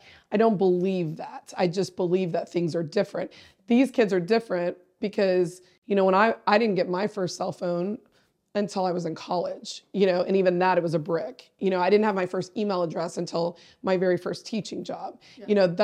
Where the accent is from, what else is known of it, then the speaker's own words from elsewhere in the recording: Plano, Texas, United States; my experience growing up in Plano, you know, 6 through 12, like, those people showed me that that's what I wanted